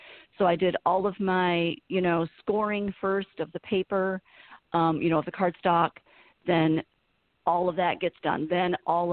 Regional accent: New York, United States; But I'm originally from New York State, and Etsy's based in New York

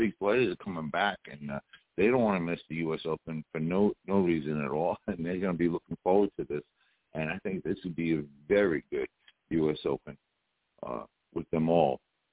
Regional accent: Queens, New York, United States; Even though I grew up in Queens, sorry, I'm not being prejudiced

